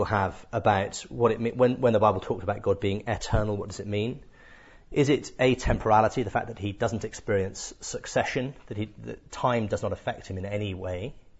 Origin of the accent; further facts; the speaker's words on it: Cardiff, Wales, United Kingdom; born there; I was born in Cardiff